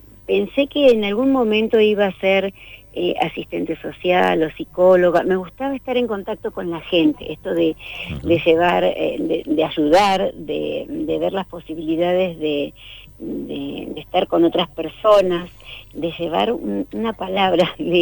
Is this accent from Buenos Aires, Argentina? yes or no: no; Cutral Có, Neuquén, Argentina; Nací en Cutralcó, entonces hice ahí mi escuela primaria. Y por cuestiones de trabajo de mi papá, anduvimos por toda la provincia